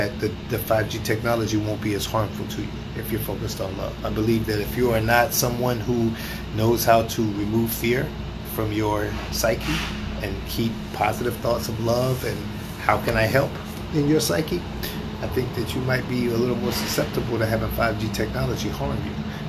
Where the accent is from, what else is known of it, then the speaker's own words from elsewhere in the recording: United States; because as an American, you know, we're so used to being in the lap of luxury and having everything at our beck and call.